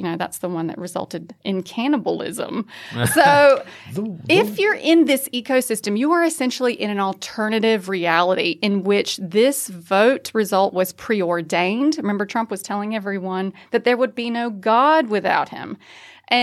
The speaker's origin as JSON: {"language": "English", "region": "North Carolina", "country": "United States", "said": "I don't say that just because I am from North Carolina."}